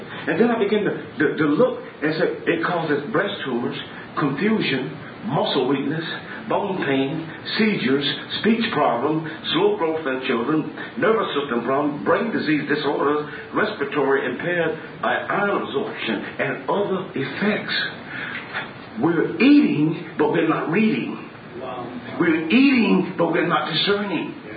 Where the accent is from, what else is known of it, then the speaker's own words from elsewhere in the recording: Southern United States, United States; you know, I'm from the South, you know, yellow cornmeal.